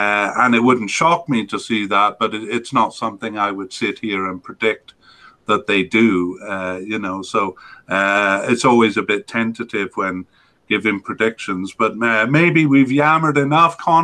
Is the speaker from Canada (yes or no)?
yes; Canada; as a Canadian